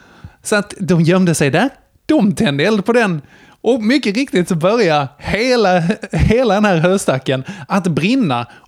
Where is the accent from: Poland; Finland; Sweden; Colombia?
Sweden; utanför Jesse, där jag växte upp, en liten brunhåla.